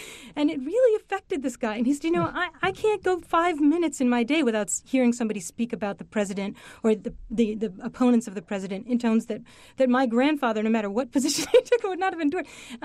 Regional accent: Massachusetts, United States; And when he came to my home state, Massachusetts

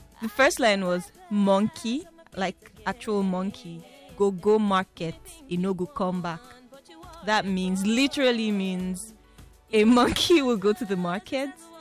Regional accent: Nigeria; now in Los Angeles, United States; part of who I am is a Nigerian.

